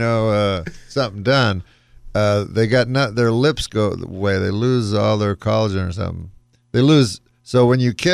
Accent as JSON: {"language": "English", "country": "Canada", "said": "I'm from Canada"}